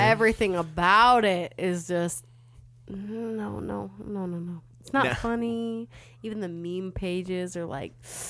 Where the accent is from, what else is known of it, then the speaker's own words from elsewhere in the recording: Midwest, United States; I don't know anything about California. I'm from the Midwest.